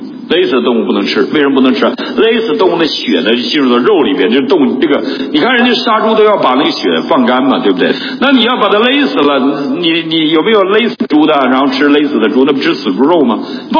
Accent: Northeast China, China; 所以像我们东北人，

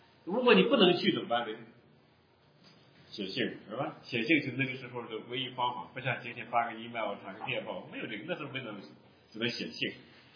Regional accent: China; 一说祭物呢，我们中国人并不太陌生，对吧？因为我们中国人，你从小长大的环境里面，你会接触到佛教，会接触到道教

